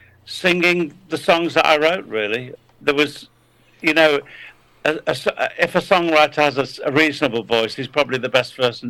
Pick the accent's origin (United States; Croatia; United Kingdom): United Kingdom; Manchester, North West England; I grew up in Manchester.